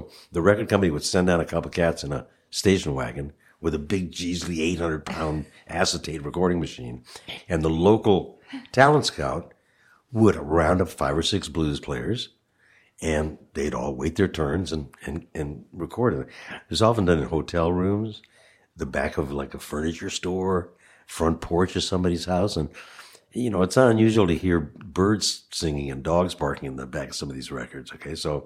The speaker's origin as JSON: {"language": "English", "town": "Detroit", "region": "Michigan", "country": "United States", "tie": "born or raised there", "also_born_or_lived": "Los Angeles / Toronto", "moved": "yes", "lives_now": "Canada", "said": "Like, I grew up in Detroit, lived in Los Angeles, then Toronto, so I've always been a big city boy."}